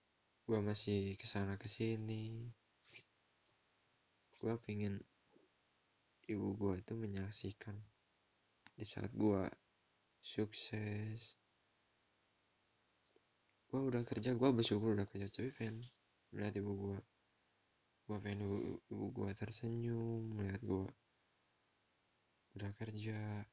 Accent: Sindangraya, West Java, Indonesia; Gua waktu kecil dulu tinggal di Sindangraya, bukan di Serang-Serang. Sindangraya, Cicahem, Caket Ujung Berung, suka miskin.

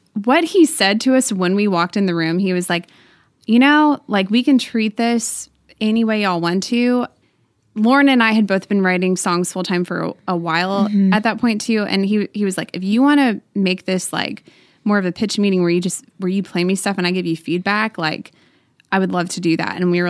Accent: Waco, Texas, United States; now in Nashville, United States; I grew up in Waco, Texas, and went to college at Baylor, which is in Waco, too.

